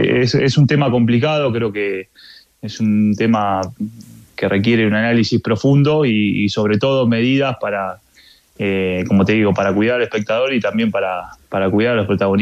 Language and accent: Spanish; Argentina; yo vengo de Argentina que también pasan hechos de violencia así